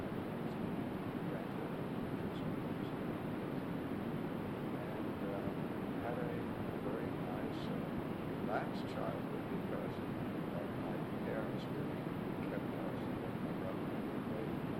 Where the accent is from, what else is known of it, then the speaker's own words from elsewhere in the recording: Washington, United States; born there; I was born on March 13th, 1930, in Washington.